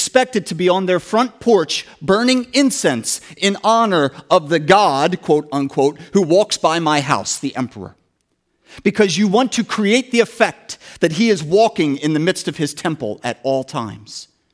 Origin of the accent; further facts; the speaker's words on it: United States; I love being an American. I will not change it.